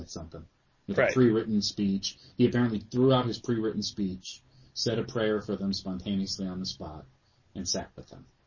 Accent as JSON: {"language": "English", "region": "Illinois", "country": "United States", "tie": "born or raised there", "said": "I know a little bit about Baha'i because I grew up near the Baha'i Temple in suburbs of Chicago, so I was there every so often."}